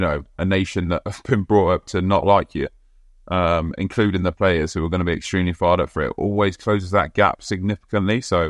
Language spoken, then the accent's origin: English; England, United Kingdom; as an Englishman